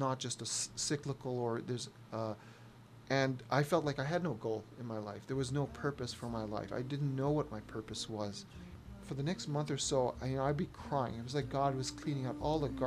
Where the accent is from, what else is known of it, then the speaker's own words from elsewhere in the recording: Karachi, Sindh, Pakistan; born there; I was born in Karachi, Pakistan. My mom comes from a very traditional Jewish background.